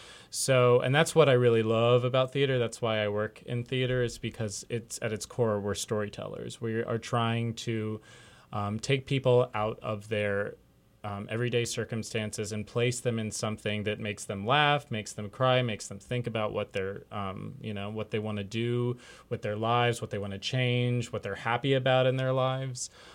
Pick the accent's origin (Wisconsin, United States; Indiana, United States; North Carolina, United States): North Carolina, United States; I did not grow up here. I grew up in North Carolina.